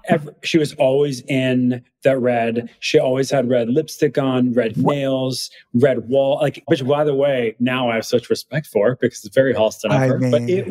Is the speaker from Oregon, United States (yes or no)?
no; California, United States; I'm from California, a small town known for like meth and murder.